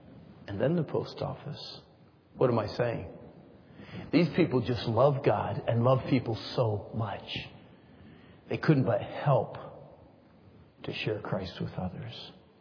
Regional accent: North Carolina, United States; Where are you from? I said, North Carolina.

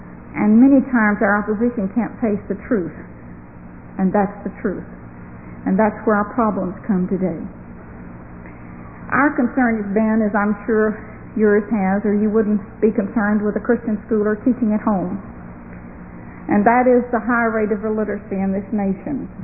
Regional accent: Ireland; And you have to realize I'm Irish. And you don't tell an Irishman you're not going to listen to them.

